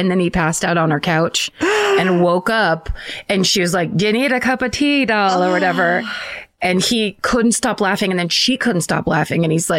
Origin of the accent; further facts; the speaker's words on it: Put-in Bay, Ohio, United States; I grew up in Put-in Bay, Ohio, a little island in Lake Erie that is mostly known for its bar scene